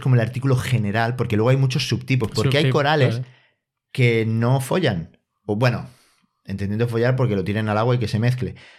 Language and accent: Spanish; Catalonia, Spain; Pues me quedo con Sant Jordi. Sí, como catalán.